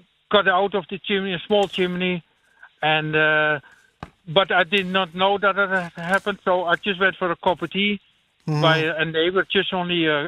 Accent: Amsterdam, North Holland, Netherlands; English is a second language; moved away as an adult; now in Ireland; I'm original from Amsterdam

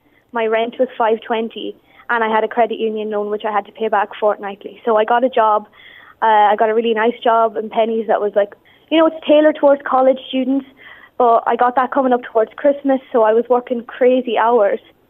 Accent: Dundalk, Leinster, Ireland; So I'm from Dundalk, but I study in NUIG.

